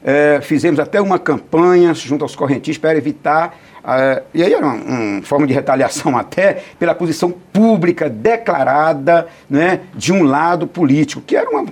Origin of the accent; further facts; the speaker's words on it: Northeast Region, Brazil; Somos nordestinos, sabemos o quanto nosso Nordeste sofre com isso.